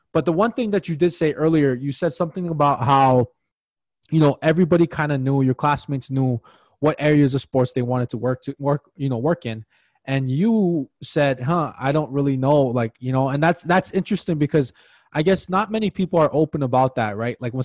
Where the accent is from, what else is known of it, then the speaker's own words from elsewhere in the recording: Hawaii, United States; now in Crookston, United States; I'm originally from Hawaii, so I do love the outdoors, but then I'm in Crookston, Minnesota.